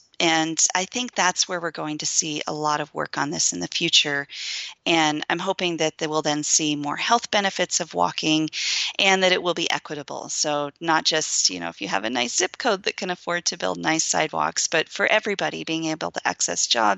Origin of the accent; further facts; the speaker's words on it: Montana, United States; I'm from Montana, so I am a mountain girl